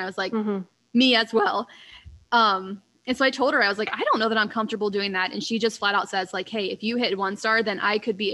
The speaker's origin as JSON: {"language": "English", "region": "Ohio", "country": "United States", "said": "so I'm from Ohio and she's from Michigan, probably like 3 or 4 hours away from me."}